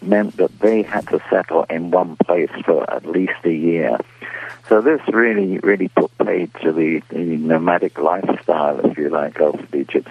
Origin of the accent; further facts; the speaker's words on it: England, United Kingdom; And the gypsies, I'm from an English tribe of gypsies, the tribes all over the place.